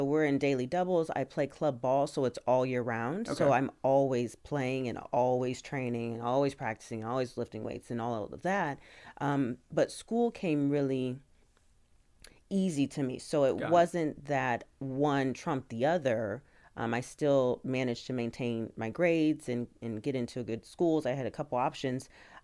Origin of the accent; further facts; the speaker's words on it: Portland, Oregon, United States; So growing up in Portland, you have a real sense of naivete.